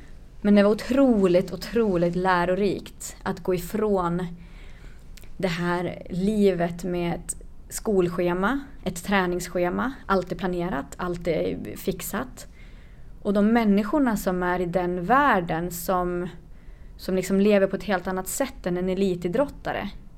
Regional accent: Ånge, Västernorrland County, Sweden; ett band hemma i Ånge där jag kommer ifrån, eller där jag vuxit upp

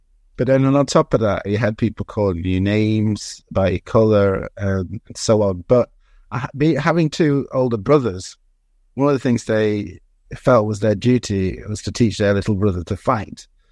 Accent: Saint Andrew Parish, Jamaica; now in Wigan, United Kingdom; I'm in Wigan, in the United Kingdom, which is in the northwest of England. I was born in Jamaica, St. Andrews.

